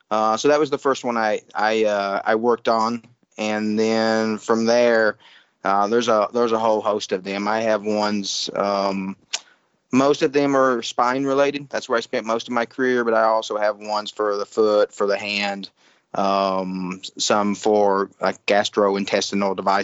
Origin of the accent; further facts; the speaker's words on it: Kentucky, United States; Yeah, I'm actually from Kentucky. I'm from the Southeast United States